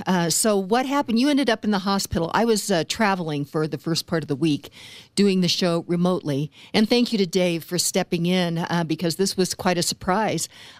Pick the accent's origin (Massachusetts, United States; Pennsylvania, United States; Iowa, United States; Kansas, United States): Kansas, United States; I grew up in Western Kansas